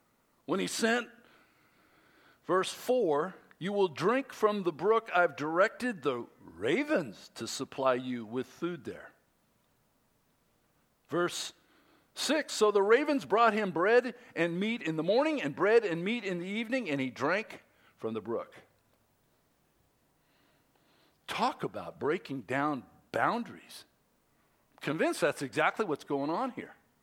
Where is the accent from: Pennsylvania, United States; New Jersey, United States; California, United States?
California, United States; I grew up in the Bay Area and Bodega Bay